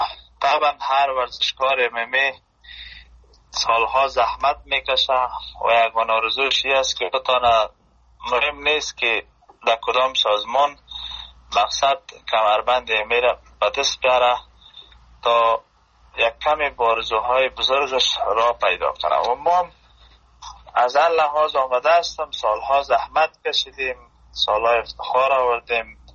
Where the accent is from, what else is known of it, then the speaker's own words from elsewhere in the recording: Afghanistan; now in Germany; ما از افغانستان.